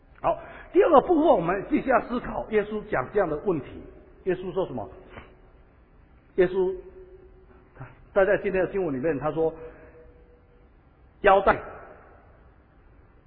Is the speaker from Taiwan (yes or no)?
yes; Taiwan; 我们台湾人都很大的缺陷